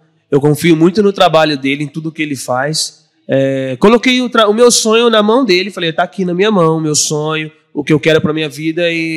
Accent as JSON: {"language": "Portuguese", "region": "South Region", "country": "Brazil", "lives_now": "São Paulo, Brazil", "said": "quando eu parei de jogar bola, que eu vim do Sul para São Paulo"}